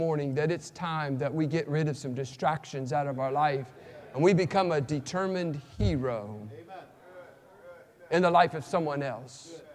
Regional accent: West Virginia, United States; was the environment that I grew up in West Virginia. My mom and dad had never set foot in a church.

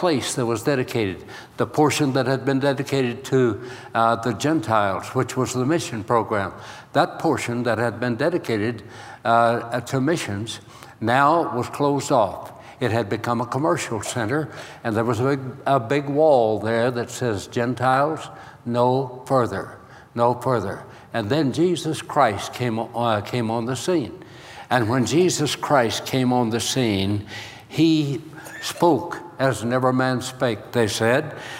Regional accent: Arkansas, United States; I mentioned to you, I am from the Holy Land. I was saved in Bethlehem. That is Bethlehem, Arkansas, okay? And I was telling Dr. Kim about Arkansas.

